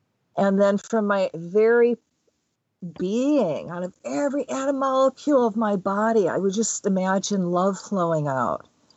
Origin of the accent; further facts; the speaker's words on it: Michigan, United States; I'm from Michigan. It's pretty cold there in the winter.